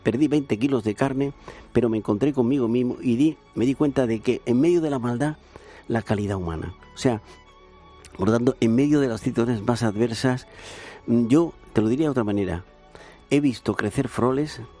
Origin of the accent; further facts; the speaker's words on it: Andalusia, Spain; now in Madrid, Spain; yo soy andaluz, aunque llevo en Madrid 3/4 de vida